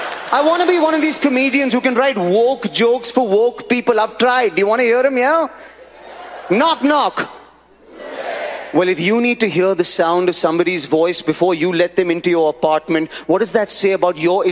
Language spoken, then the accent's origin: English; India; I'm Indian.